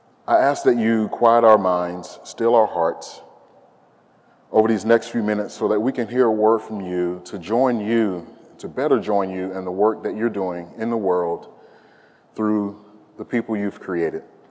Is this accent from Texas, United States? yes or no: no; Birmingham, Alabama, United States; So I grew up in Birmingham, Alabama